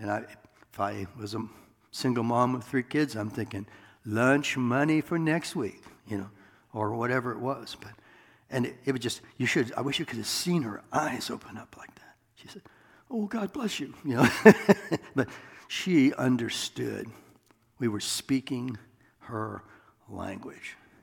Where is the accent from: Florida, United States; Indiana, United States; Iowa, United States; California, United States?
Iowa, United States; And I thought, I'm from Iowa, and I got it the first time.